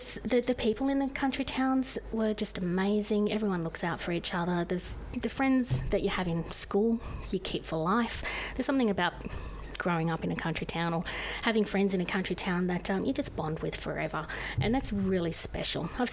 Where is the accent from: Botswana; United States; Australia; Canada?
Australia; New South Wales; Well, for me, I grew up on a farm in a small country town out in the Central West